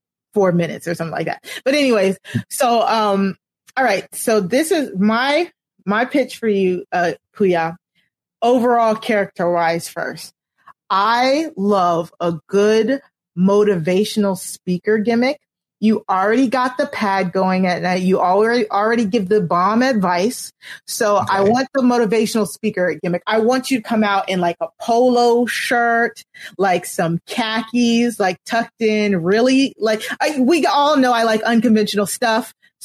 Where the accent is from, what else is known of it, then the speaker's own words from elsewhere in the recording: the South, United States; accent: Southern; That was my little taste of my Southern accent.